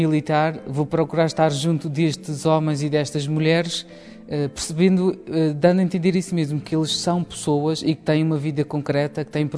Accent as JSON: {"language": "Portuguese", "town": "Curral das Freiras", "region": "Madeira", "country": "Portugal", "tie": "born or raised there", "said": "tenho 26 anos, sou natural da Madeira, mais concretamente da freguesia do Curral das Freiras."}